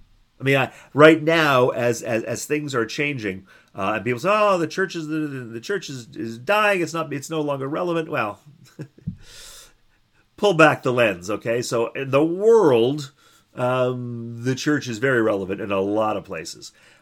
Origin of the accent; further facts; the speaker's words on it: Canada; I'm a Canadian, born in Canada. I think my family's been here for 7 generations, maybe 8. Been here a long time. But I certainly have roots in Ireland and in Scotland